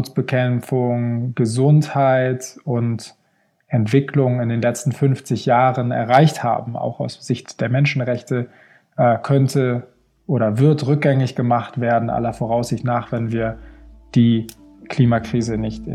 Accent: Hamburg, Germany; now in Geneva, Switzerland; ich bin am Wasser aufgewachsen in Hamburg

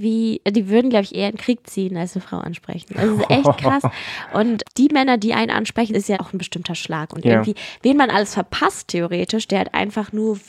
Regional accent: Berlin, Germany; Und dann bin ich immer so, ich komme aus Berlin.

